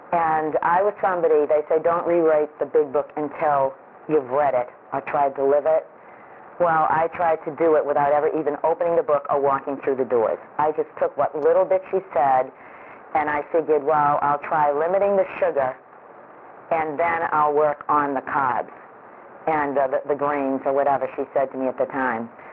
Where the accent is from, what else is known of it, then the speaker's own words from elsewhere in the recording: Beverly, Massachusetts, United States; I'm from Beverly, Massachusetts.